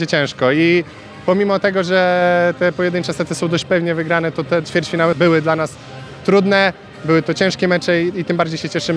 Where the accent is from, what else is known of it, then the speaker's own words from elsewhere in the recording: Olsztyn, Warmian-Masurian Voivodeship, Poland; więc ja w Olsztynie zawsze mam liczną grupę kibiców, bo jestem stąd